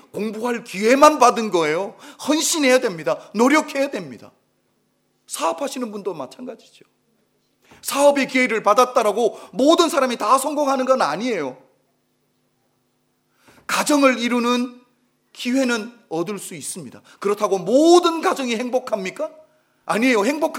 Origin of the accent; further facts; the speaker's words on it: California, United States; 저희는 캘리포니아 사람이니까 외부 사람도 이런 소식을 듣는데